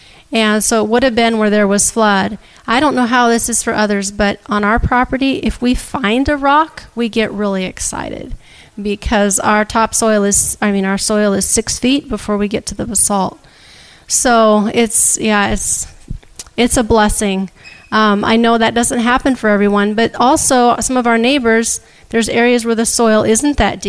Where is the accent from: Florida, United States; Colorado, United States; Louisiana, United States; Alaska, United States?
Colorado, United States; where I first learned to garden at my home growing up in Colorado, we were under the pine trees, and we had a lot of sand.